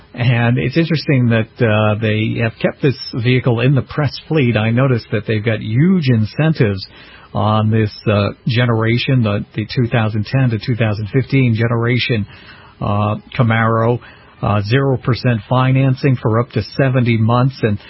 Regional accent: Needham, Massachusetts, United States; I remember there was a high school teacher on the street that I grew up in Needham, Massachusetts

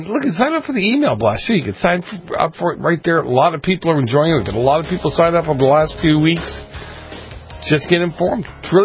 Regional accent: East Coast, United States; especially the days I was growing up on the East Coast

